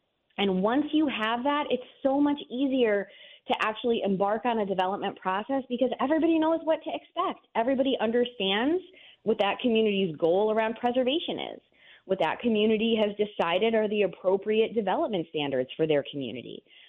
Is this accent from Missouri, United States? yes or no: no; New York, United States; Yeah, so I grew up in rural central New York in a community that has more cows than people.